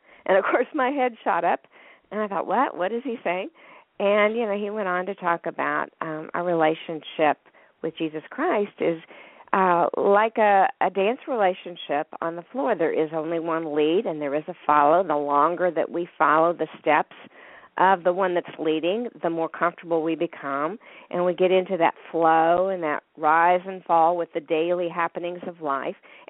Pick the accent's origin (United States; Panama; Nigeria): United States; Wichita, Kansas; moved away as an adult; now in Texas, United States; Well, I'm originally from Kansas. I grew up in Wichita, Kansas, went to school at Kansas State University, and came to Texas in 1985 with a job at Texas A&M University